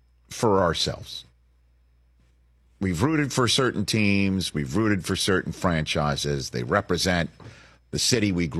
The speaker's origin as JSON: {"language": "English", "town": "New York City", "region": "New York", "country": "United States", "tie": "born or raised there", "said": "from my hometown of New York City"}